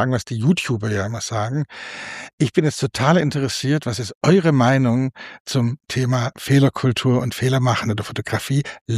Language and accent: German; Baden-Württemberg, Germany; Ich bin zum Beispiel als gebürtiger Württemberger, fällt und auch noch katholisch erzogen